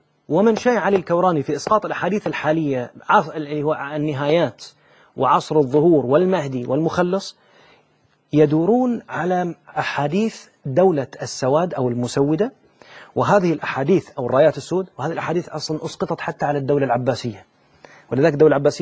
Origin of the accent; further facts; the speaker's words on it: Bahrain; صحابي عندنا في البحرين